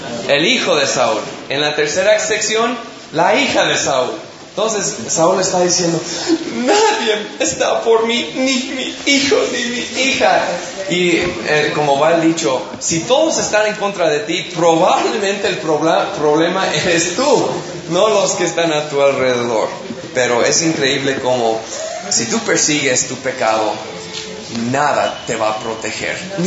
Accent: United States; Spanish is a second language; cuando yo como gringo leí la palabra se escurrió

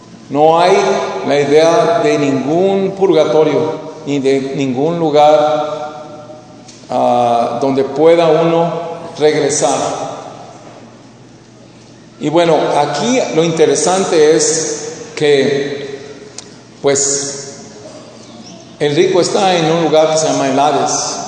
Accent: Mexico; como mexicanos a veces nos identificamos más con Hidalgo.

